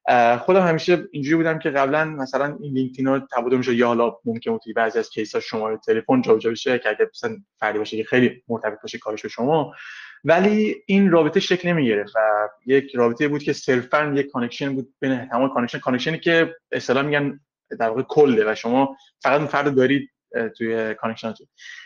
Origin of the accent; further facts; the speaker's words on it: Iran; ما شاید ما بچه‌ای که از ایران میام